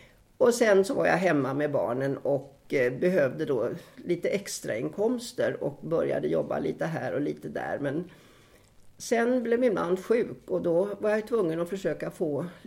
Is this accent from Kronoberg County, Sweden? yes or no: no; Stockholm, Stockholm County, Sweden; also born or lived in Norrtälje / California; Jag är född i Norrtälje, men mina föräldrar flyttade till Stockholm när jag var 2 år.